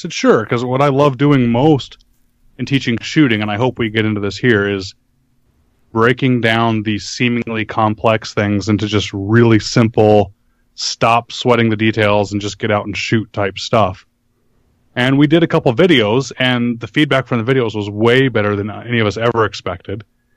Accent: Arizona, United States; I grew up in Arizona, and that matters because my shooting experience was more long range than it is now that I live kind of back east or in the south.

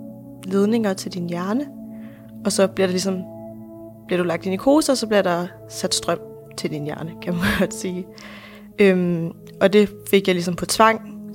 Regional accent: Copenhagen, Capital Region of Denmark, Denmark; og jeg er 23 år gammel, og jeg kommer fra København.

